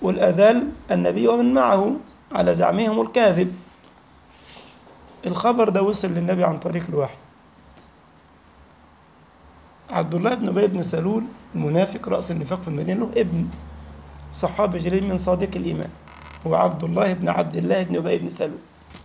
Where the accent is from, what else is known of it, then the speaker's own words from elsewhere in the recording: Egypt; فيفيض الماء ويوصل لنهر النيل عندنا في مصر